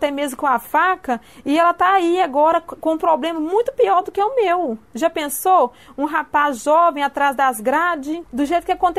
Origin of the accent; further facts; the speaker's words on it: Belo Horizonte, Minas Gerais, Brazil; now in Ubá, Brazil; Eu não tenho familiar dentro da cidade de Ubá, porque eu sou de Belo Horizonte.